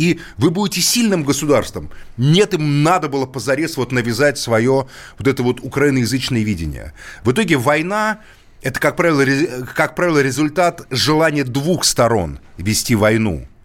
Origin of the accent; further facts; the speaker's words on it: Moscow, Russia; я сам русский там парень. Понимаете, потому что … но что мне себя звать украинца, когда я коренной москвич там в нескольких поколениях.